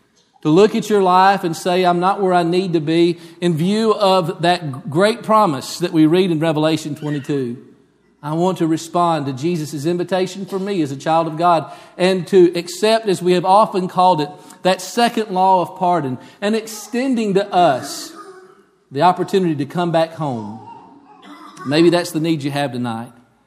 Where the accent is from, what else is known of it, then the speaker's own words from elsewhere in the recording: Oxford, Mississippi, United States; born there; also born or lived in Hawkinsville, United States / Rockmart, United States / Barrickville, United States; I was born in 1970 in Oxford, Mississippi. My dad was preaching in Yallabusha County. Moved to Hawkinsville, Georgia, not long after that. And then a few years later, moved to Rockmart, Georgia.